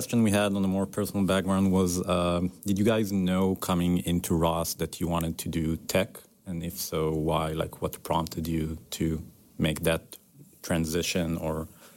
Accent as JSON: {"language": "English", "country": "Israel", "said": "I'm from Israe"}